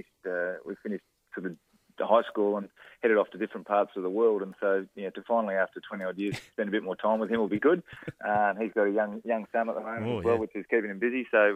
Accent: Perth, Western Australia, Australia; also born or lived in United States; So I spent a couple of years in America, but I wouldn't really classify myself as an American. I pretty much grew up in Perth and spent most of my life over there.

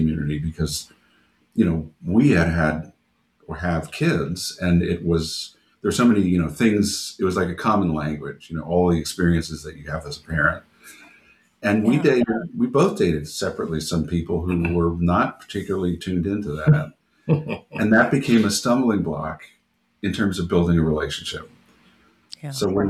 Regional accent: Long Island, New York, United States; So I grew up in New York on Long Island, and in a fairly traditional Jewish community, probably not atypical for Long Island

